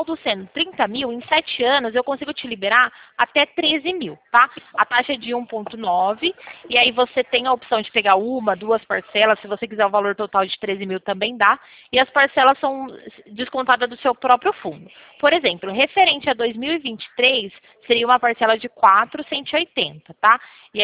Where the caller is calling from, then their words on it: Pirassununga, São Paulo, Brazil; Hoje eu falo de Pirassununga.